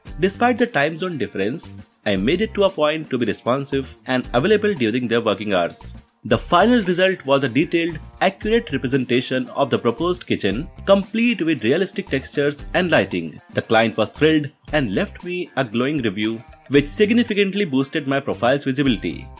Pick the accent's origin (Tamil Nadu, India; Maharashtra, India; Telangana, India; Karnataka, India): Karnataka, India; Bangalore; from Bangalore, India.